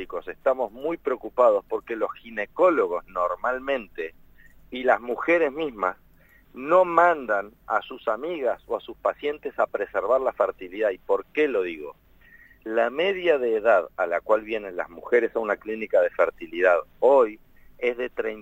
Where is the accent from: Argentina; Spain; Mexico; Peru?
Argentina; Neuquén; now in Buenos Aires, Argentina; Estás en Buenos Aires, pero soy neuquino.